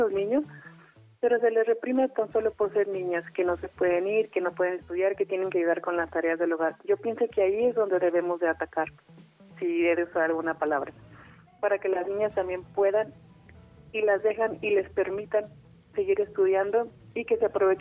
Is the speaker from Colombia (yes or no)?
no; Jiquilpan, Michoacán, Mexico; also born or lived in Morelia; yo vivo en un pueblo, soy de Jiquilpan, Michoacán, y de ahí me tuve que ir a estudiar a Morelia.